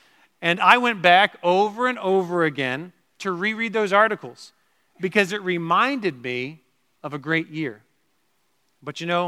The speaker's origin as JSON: {"language": "English", "region": "Georgia", "country": "United States", "tie": "born or raised there", "lives_now": "Wisconsin, United States", "said": "Many of you know that I was born and raised in Georgia. And as I've told many of you before, I became attached to certain sports teams in Georgia."}